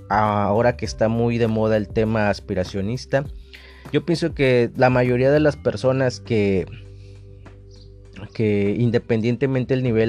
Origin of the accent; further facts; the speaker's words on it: Mexico; bueno, yo soy de México, no sé de qué parte del mundo me escuchas